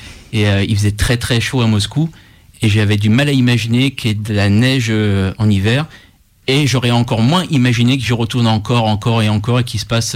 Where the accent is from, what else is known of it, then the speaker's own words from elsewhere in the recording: Lyon, Auvergne-Rhône-Alpes, France; je suis un vrai Lyonnais, un pur produit croix-roussien.